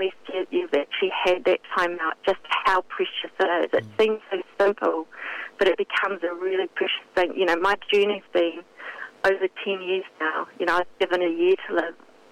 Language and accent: English; New Zealand; one of the biggest things that I really feel is it's just being a Kiwi.